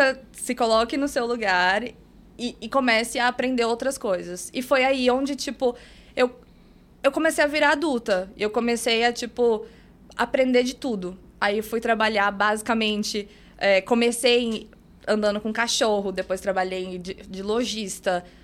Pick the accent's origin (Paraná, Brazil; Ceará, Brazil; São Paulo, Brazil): São Paulo, Brazil; Osasco; Aí eu nasci e cresci em Osasco, minha vida inteira.